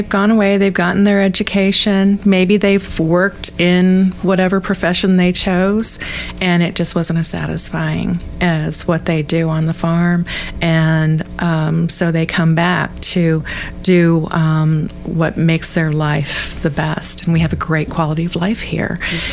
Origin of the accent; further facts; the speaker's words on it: Ohio, United States; I mean, I'm from Ohio, and we grew huge gardens.